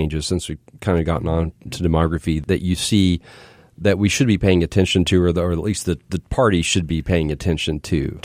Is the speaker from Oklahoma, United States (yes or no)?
yes; Oklahoma, United States; Growing up in Oklahoma, and I remember – you know, if you did want to vote, you had to be a Democrat